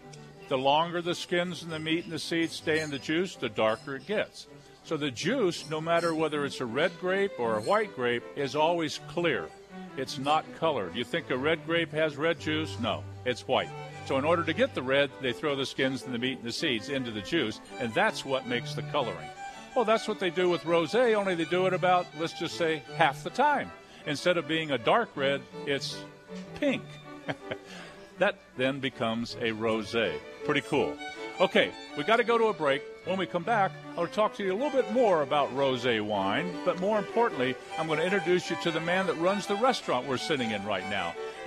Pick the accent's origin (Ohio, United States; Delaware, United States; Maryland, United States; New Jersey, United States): Ohio, United States; Dayton; I'm from Dayton, Ohio.